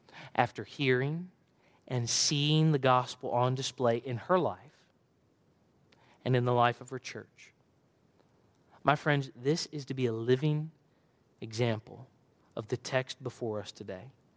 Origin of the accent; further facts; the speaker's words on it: Alabama, United States; Barbara is from my home state of Alabama.